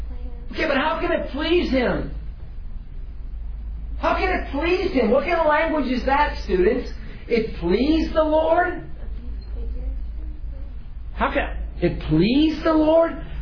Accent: West Virginia, United States; Growing up in West Virginia, we just burned our own trash. We had 55-gallon barrels out behind the house.

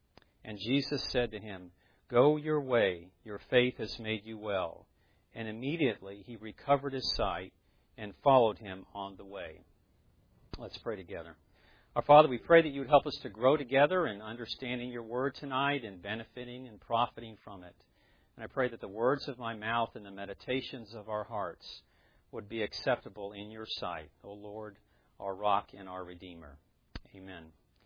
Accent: Augusta, Georgia, United States; I'm from Augusta, Georgia. Across the river, the Savannah River, is North Augusta, South Carolina.

